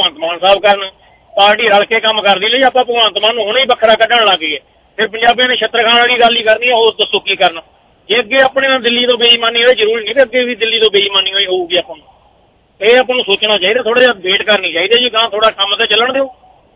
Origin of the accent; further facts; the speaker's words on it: Punjab, India; now in Canada; ਅਸੀਂ ਇੰਡੀਆ ਤੋਂ ਪੰਜਾਬ ਦੇ ਪਿੰਡ ਤੋਂ ਆ ਕੇ ਕੈਨੇਡਾ ਦੇ ਮਿਨਿਸਟਰ ਤਾਂ ਬਣ ਸਕਦੇ ਹਾਂ